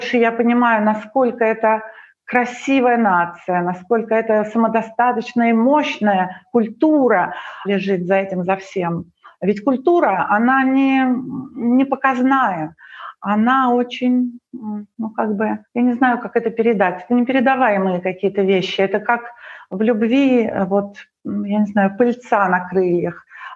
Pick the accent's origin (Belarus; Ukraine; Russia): Ukraine; Украина — это для меня нежность, это сердечность, это тонкость, это восприятие другого человека как равного. Не было у нас